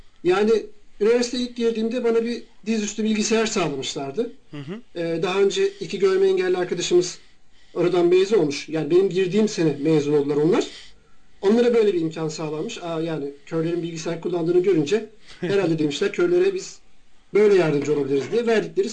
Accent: Eskişehir, Turkey; Şu anda Eskişehir'deyim. Yani memleketime geri bir dönüş yaptım.

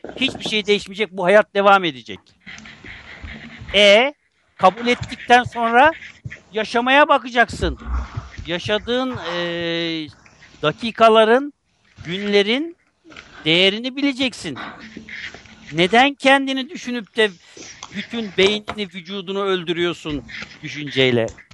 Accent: Istanbul, Turkey; born there; 1953 yılında İstanbul'da dünyaya geldim.

